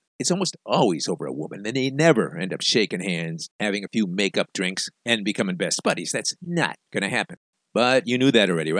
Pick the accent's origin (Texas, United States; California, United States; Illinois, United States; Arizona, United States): Illinois, United States; Chicago; You know, Mr. D, I'm from Chicago, and you know, we always turn the Chicago River green on St. Paddy's Day.